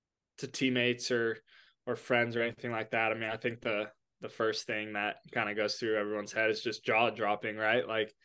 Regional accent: California, United States; now in New Jersey, United States; You know, I grew up in the Bay Area, obviously, but we're back here in Jersey now.

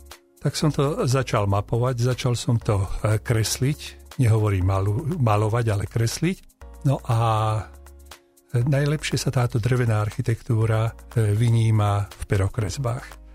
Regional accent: Banská Bystrica Region, Slovakia; born there; now in Banská Bystrica, Slovakia; mesto Banská Bystrica, kde sa cítim už byť Bystričanom po 46 rokoch. A potom je to ďalej Horehronie a najmä moja rodná obec, kde mám v úvodzovkách povedané korene.

